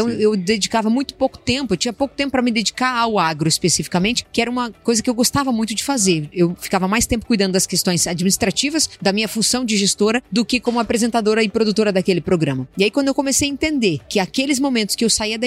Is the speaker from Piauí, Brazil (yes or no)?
no; Palotina, Paraná, Brazil; Eu sou do interior do Paraná, então Palotina, uma cidade que 35 mil habitantes, que fica próximo a Cascavel